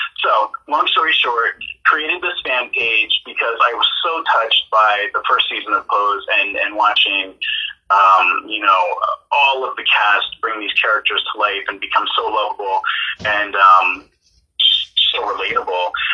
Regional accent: New York metropolitan area, United States; I grew up just outside New York City, so, you know, the idea of ballroom culture in general was something that was not foreign to me

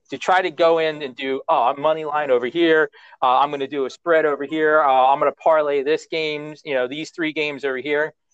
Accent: New Jersey, United States; we're from New Jersey. Mm-hmm. We kind of grew up East Coast, Big East.

